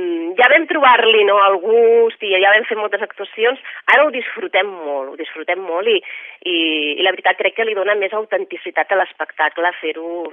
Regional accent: Barcelona, Catalonia, Spain; a més nosaltres som de Barcelona

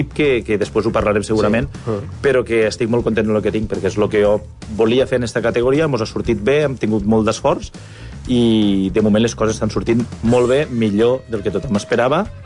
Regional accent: Tortosa, Catalonia, Spain; Jo sóc de Tortosa, m'agradaria, no? L'equip del poble

